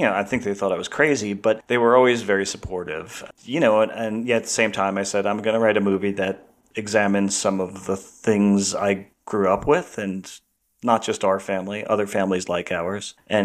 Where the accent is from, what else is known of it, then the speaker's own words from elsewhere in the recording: New York, United States; We went to this theater near where I grew up on Long Island, whose name I'm now forgetting, Huntington Arts Center or something like that.